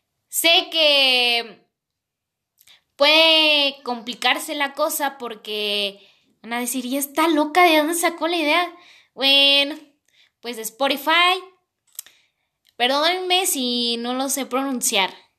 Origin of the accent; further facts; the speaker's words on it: Mexico; yo soy de México.